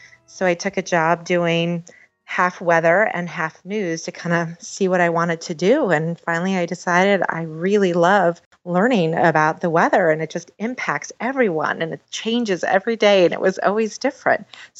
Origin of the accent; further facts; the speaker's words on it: Minnesota, United States; also born or lived in Wisconsin; I grew up in the Midwest, Minnesota and Wisconsin, and so I experienced all different types of weather there